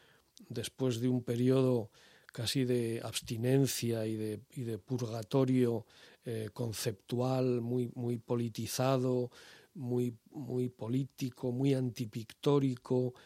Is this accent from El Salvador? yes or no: no; Soria, Castile and León, Spain; moved away as an adult; now in Madrid, Spain; Nací en Soria, sí.